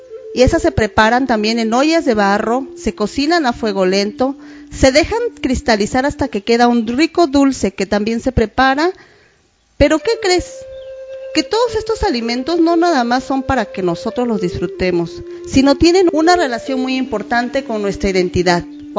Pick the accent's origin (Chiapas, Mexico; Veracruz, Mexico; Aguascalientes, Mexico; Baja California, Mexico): Veracruz, Mexico; Ixhuatlán del Café; Mi pueblo se llama Ixhuatlán del Café. Está en la región montañosa central del estado de Veracruz, México.